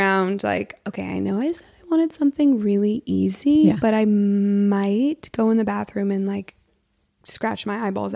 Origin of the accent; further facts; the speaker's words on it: Portland, United States; moved away as an adult; now in Los Angeles, United States; I'm from Portland, born and raised, and then I moved out here when I was 18 for college.